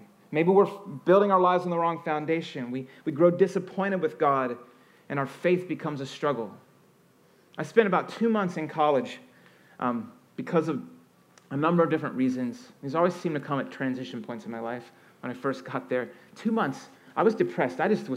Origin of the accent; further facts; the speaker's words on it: Virginia, United States; born there; When I was a kid, I was born in Virginia, and we had these caverns we'd go to.